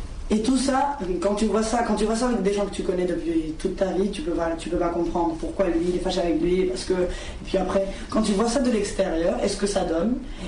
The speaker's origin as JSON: {"language": "French", "town": "Barcelona", "region": "Catalonia", "country": "Spain", "second_language": "French", "said": "j'ai 22 ans, je suis de Barcelone. Et à Barcelone, je travaille en tant que sociologue."}